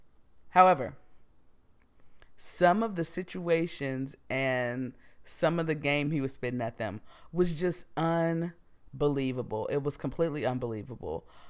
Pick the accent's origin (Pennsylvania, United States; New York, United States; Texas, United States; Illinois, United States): Texas, United States; Houston; And I'm from Houston, so we have a pretty big Ghanaian population.